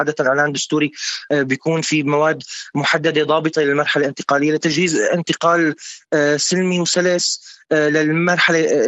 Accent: Syria; نحن كلنا كسوريين، ما في أقلية وما في أكترية، نحن كلنا مواطنين سوريين

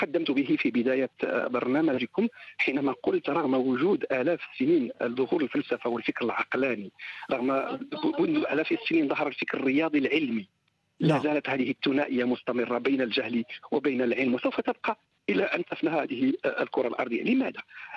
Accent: Morocco; مثلا نأخذ بلدي المغرب

